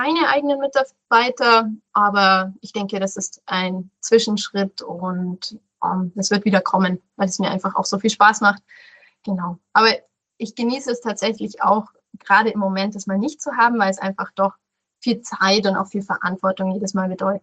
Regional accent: Rosenheim, Bavaria, Germany; Ich bin in Rosenheim aufgewachsen.

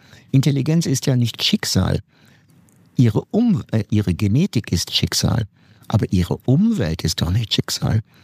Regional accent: Bochum, North Rhine-Westphalia, Germany; Wenn Sie zum Beispiel in meine Heimatstadt Bochum nach Stiepel gehen

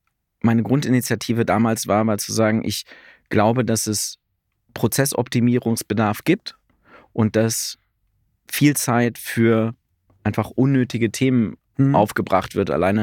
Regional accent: Oschersleben, Saxony-Anhalt, Germany; Ich komme aus Oschersleben, das ist bei Magdeburg.

